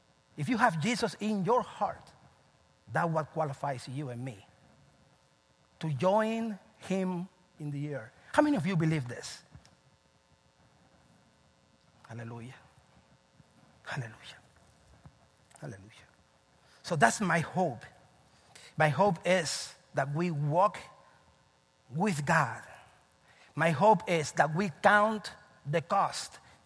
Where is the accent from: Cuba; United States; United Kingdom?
Cuba; moved away; I remember when I came from Cuba 2001 December